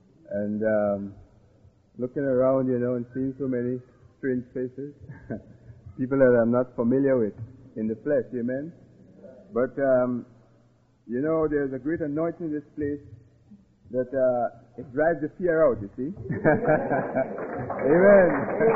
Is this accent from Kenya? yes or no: no; Trinidad & Tobago; moved away; also born or lived in Canada; Like originally, I am from Trinidad, see. I left Trinidad about 1971 and I went to Canada.